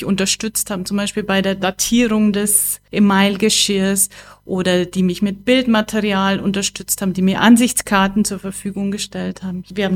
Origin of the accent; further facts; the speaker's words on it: Amberg, Bavaria, Germany; Ja, ich bin ja Ambergerin auch und ich bin ja in Amberg aufgewachsen. Ich bin in den Baumann-Kindergarten gegangen und habe auch in dem Baumann-Viertel gewohnt